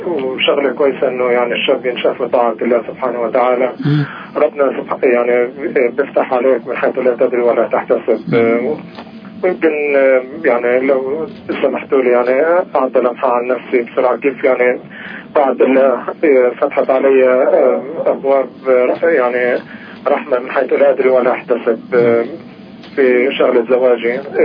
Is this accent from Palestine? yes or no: yes; Palestine; now in United States; فلسطين الحمد لله.